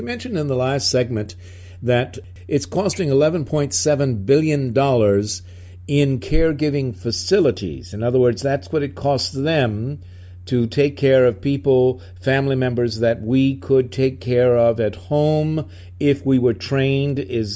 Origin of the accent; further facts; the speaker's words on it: New York, United States; I'm from New York, and we didn't get the worst of it.